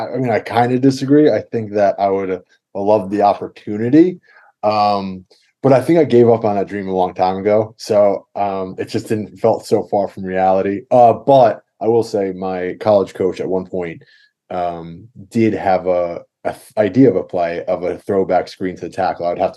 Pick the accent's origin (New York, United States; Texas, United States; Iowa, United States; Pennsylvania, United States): New York, United States; Hastings; Born and raised in Hastings. K through 12, that's a special place in my heart, you know.